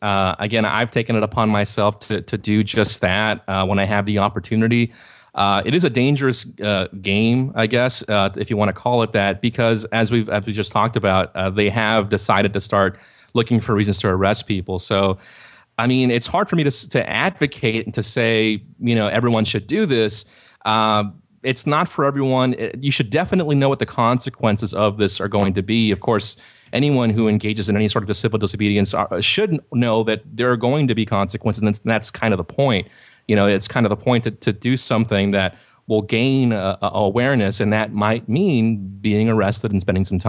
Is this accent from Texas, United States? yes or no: yes; Laredo, Texas, United States; The checkpoint just north of my hometown, Laredo, Texas, is a massive one